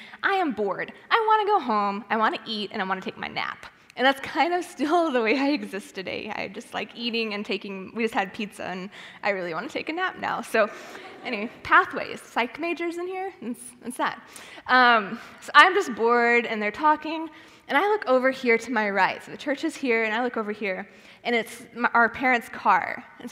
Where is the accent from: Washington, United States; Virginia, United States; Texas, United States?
Texas, United States; a little background on me, I grew up in West Texas, so very desert. My closest friend was a 20-minute tractor drive away.